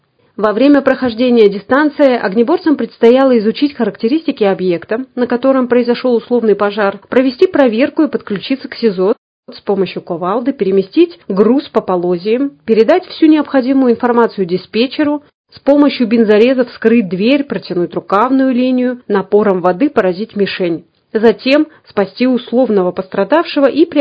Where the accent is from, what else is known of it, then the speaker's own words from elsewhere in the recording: Siberia, Russia; Мы, сибиряки, гордимся нашим коллегой